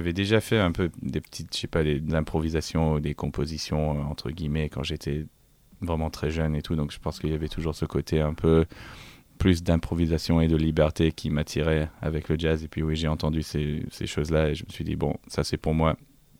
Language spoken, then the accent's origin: French; Melbourne, Victoria, Australia; Oui, oui, moi je suis de Melbourne.